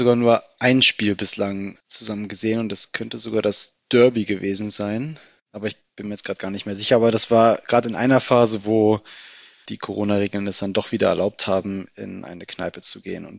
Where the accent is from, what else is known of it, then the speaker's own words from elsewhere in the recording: Berlin, Germany; Also ich bin Berliner, bin im Südwesten Berlins aufgewachsen, in Steglitz-Lichterfelde und habe dort auch Fußball gespielt.